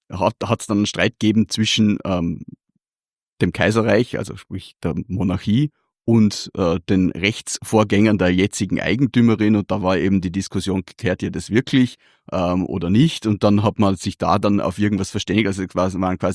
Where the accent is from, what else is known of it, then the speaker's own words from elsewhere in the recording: Feldkirch, Vorarlberg, Austria; In meiner Heimatstadt in Velkirch gibt es da ein schönes Beispiel